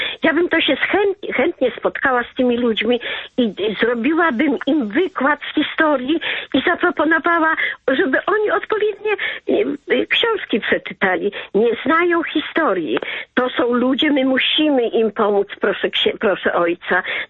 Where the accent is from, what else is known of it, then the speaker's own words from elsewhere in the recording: Zamość, Lublin Voivodeship, Poland; Ja jestem rodowitą Zamościanką. Mój tata pochodził z Równego.